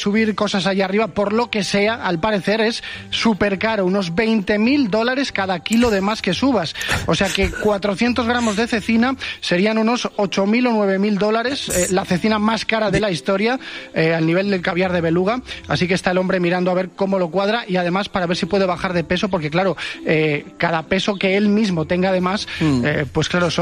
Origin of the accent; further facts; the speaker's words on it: León, Castile and León, Spain; que tenemos dos astronautas en León, somos la ciudad de Europa y posiblemente del mundo con más astronautas per cápita